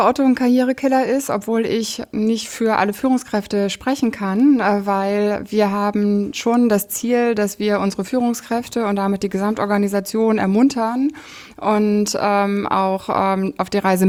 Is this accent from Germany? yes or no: yes; East Germany, Germany; Ich bin im Osten aufgewachsen. Ich bin mit einem anderen Modell aufgewachsen, damit auch mit einem anderen Umfeld.